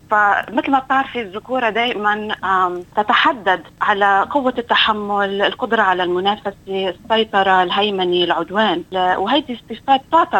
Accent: Lebanon; أني جيت من لبنان وتربيت على التربية الشرقية

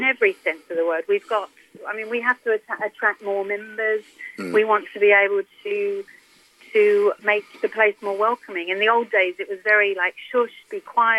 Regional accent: London, United Kingdom; I came from London, so I had no network of my own.

